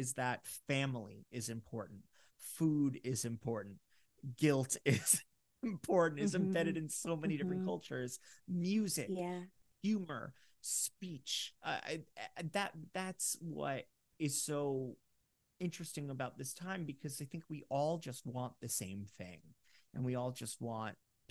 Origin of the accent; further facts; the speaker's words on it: Fort Lauderdale, Florida, United States; And I actually really loved growing up in Fort Lauderdale